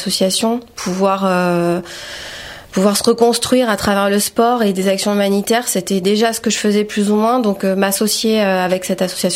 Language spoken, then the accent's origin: French; Île-de-France, France; Donc moi, je suis d'Île-de-France